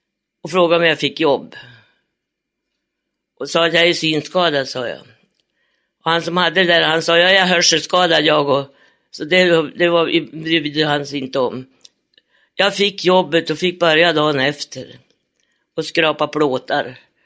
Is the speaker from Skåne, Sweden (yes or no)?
no; Älandsbro, Västernorrland County, Sweden; also born or lived in Stockholm; Jag kommer ifrån Stockholm. Jag flyttade till Älandsbro när jag var 6 år. Till en faster.